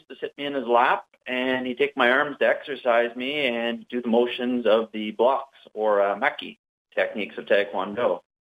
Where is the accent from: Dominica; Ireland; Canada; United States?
Canada; Kapuskasing, Ontario; moved away; I'm originally from Kapuskasing, Ontario, and I was moved here in 1986 with my father.